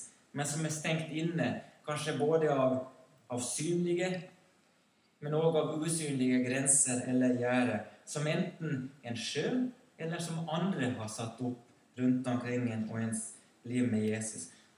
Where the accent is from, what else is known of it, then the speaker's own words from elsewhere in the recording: Ekenäs, Uusimaa, Finland; Och den byn som jag växte upp i Finland som du vet heter Ekenäs på svensk.